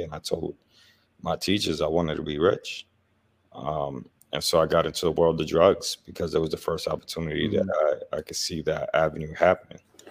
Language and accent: English; New York, United States; I'm born and raised in New York, still live here, probably going to die here.